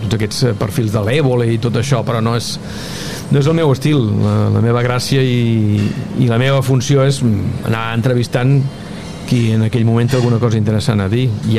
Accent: Vila-seca, Catalonia, Spain; Vilaseca, que és el meu poble, i no he superat el càsting.

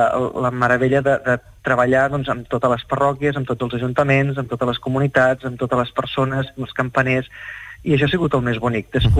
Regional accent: Tarragona, Catalonia, Spain; now in Montblanc, Spain; jo soc de Tarragona, però actualment visc a Montblanc

